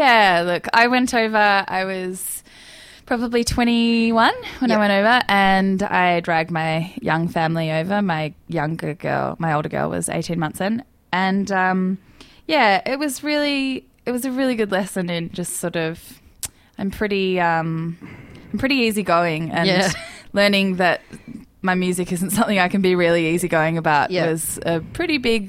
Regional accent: Tuvalu; born there; I was born in Tuvalu, which is north of Fiji in the Pacific, and it's got a tiny population of about 12,000 people.

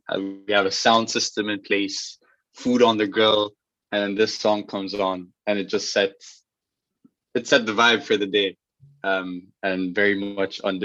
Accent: Germany; also born or lived in Ghana; Highlights for me growing up in Germany was especially the football, because I'd lived in Germany before I lived in Ghana

